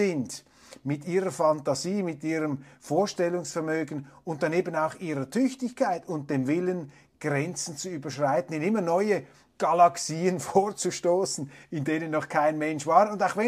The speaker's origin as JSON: {"language": "German", "country": "Switzerland", "said": "Darum haben wir uns ja auch als Schweizer da etwas verabschiedet"}